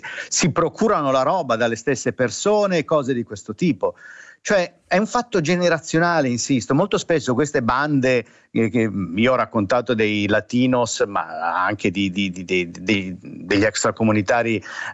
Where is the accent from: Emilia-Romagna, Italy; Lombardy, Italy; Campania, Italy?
Lombardy, Italy; Milan; come quando io da ragazzino a Quarto Giaro, insomma, eravamo tutti terroni